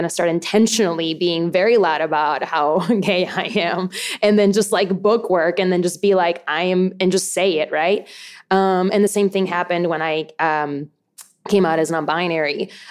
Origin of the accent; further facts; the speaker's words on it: Puerto Rico; And I had been born and raised in Puerto Rico, and I was very tomboyish.